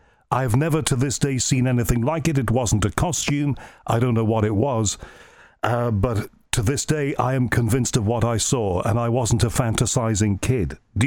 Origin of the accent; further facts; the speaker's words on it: Liverpool, North West England, United Kingdom; I'm from Liverpool originally.